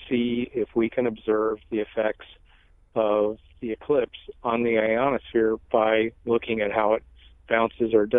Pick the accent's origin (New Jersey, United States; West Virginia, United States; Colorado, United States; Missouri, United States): Missouri, United States; St. Charles; I'm amateur radio operator … I'm from St. Charles, Missouri.